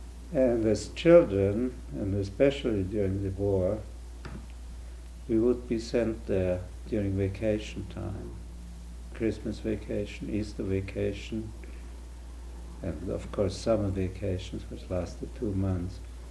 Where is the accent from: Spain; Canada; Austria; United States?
Austria; Vienna; I grew up in Vienna. And when I was 6 years old, World War I started.